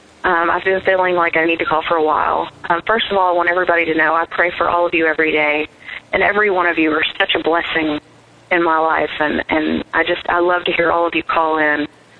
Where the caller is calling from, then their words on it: Tennessee, United States; I'm calling from Tennessee.